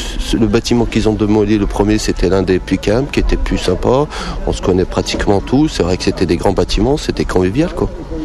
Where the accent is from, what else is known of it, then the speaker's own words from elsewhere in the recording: Lyon, Auvergne-Rhône-Alpes, France; Bon, j'étais du quartier, ouais. J'étais de la Duchère.